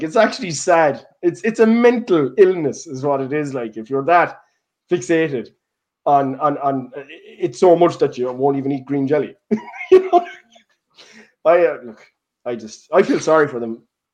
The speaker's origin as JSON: {"language": "English", "country": "Ireland", "said": "I'm Irish. You know, it's what is it they hate about the Irish people?"}